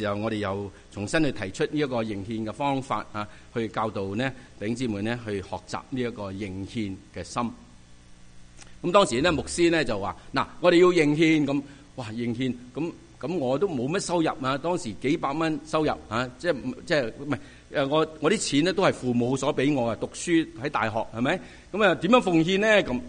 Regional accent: China; 我们中国人好明白什么叫祝福。

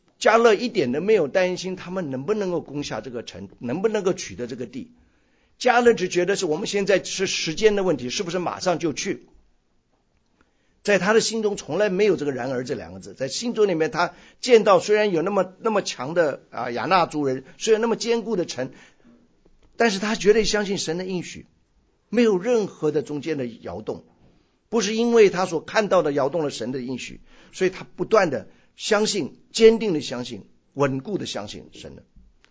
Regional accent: China; 或者我们中国人中文里也有叫但是

